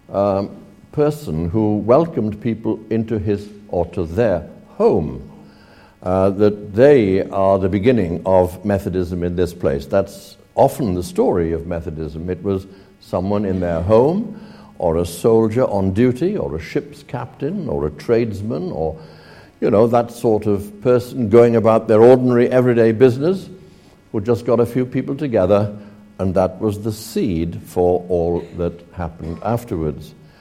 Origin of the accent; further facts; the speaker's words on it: Wales, United Kingdom; The little village, well, 6,000 or 7,000 people that I grew up in South Wales, bears many resemblances.